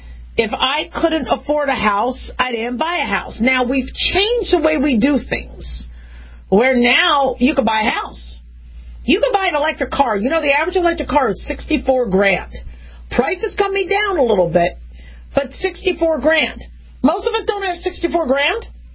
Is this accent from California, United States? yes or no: yes; California, United States; born there; But, I was born in California, so as far as I'm concerned, I'm still part Californian.